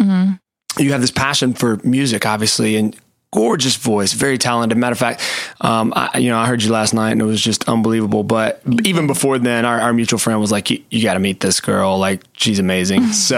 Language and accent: English; Alabama, United States; I'm from South Alabama.